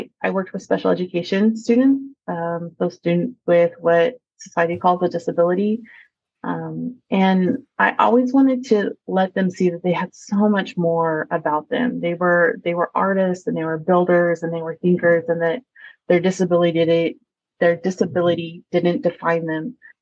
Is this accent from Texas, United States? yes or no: yes; Galveston, Texas, United States; I am from Galveston, Texas, and I live there with my husband of 22 years and our three children.